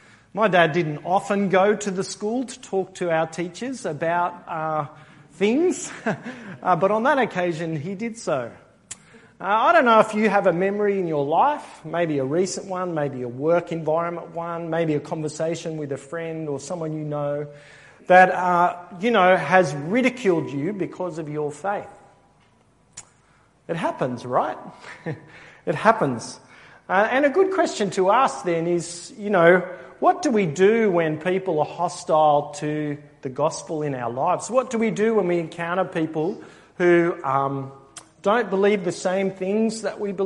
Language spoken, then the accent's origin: English; Castle Hill, New South Wales, Australia; also born or lived in Yamina; I grew up in Castle Hill, which is not too far from here. I was born in Chester Hill, then we moved to Yamina, and then when I was about 5, we moved to Castle Hill.